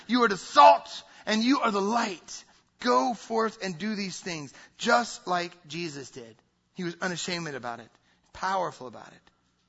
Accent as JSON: {"language": "English", "region": "the South", "country": "United States", "said": "I'm from the South, so I learned this in the South."}